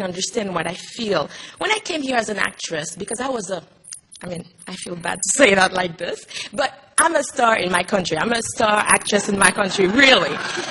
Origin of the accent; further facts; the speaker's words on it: Haiti; first language Haitian Creole; English is a second language; When I grew up in Haiti, I was born and raised in Haiti. And in Haiti, we speak Creole.